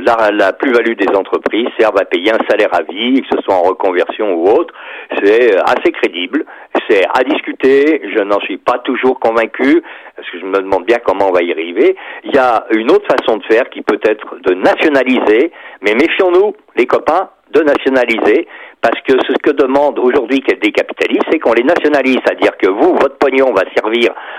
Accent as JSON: {"language": "French", "region": "Auvergne-Rhône-Alpes", "country": "France", "tie": "born or raised there", "said": "dans mon patelin, du Nord-Isère, où j'habitais, où on faisait la batteuse à vapeur"}